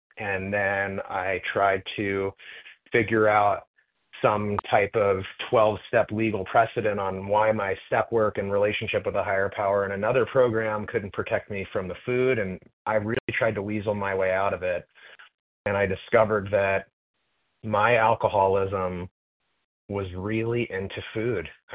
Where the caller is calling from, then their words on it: Florida, United States; I'm calling from Florida.